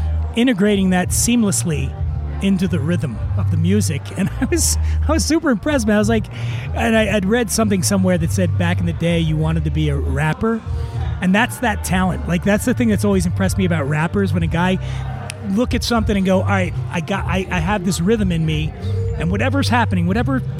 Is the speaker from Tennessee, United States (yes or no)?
no; Philadelphia, Pennsylvania, United States; so you grew up in LA, I grew up in Philly. So when I got to LA, there was this magical quality of like, what the fuck is going on here, man?